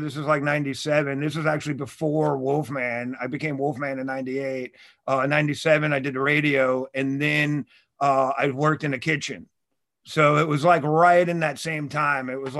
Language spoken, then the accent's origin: English; Levittown, New York, United States; So my family's from Brooklyn, but I grew up on Long Island. So I grew up in Levittown, Wontaw.